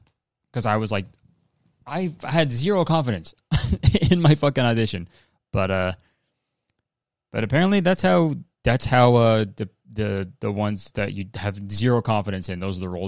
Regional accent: Canada; If I'm saying like I'm doing a show in my hometown in Canada, and someone's like, come on down to Columbus, I'll be there.

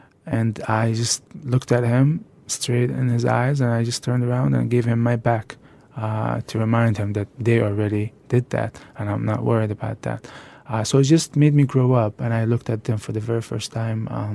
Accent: Gaza, Gaza Strip, Palestine; and then I said, hey, I'm from Gaza.

